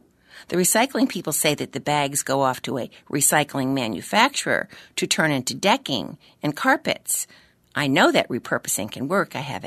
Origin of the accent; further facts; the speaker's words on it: United States; I think I'm typically American.